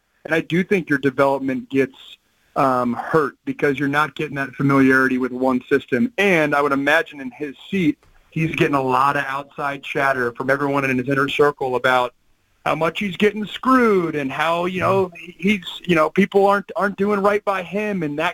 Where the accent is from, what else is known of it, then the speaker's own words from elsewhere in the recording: Seattle, Washington, United States; obviously I was from the Seattle area.